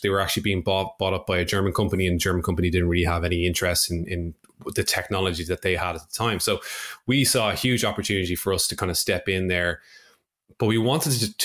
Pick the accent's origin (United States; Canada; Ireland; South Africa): Ireland; Dublin, Leinster; I'm from Dublin in Ireland.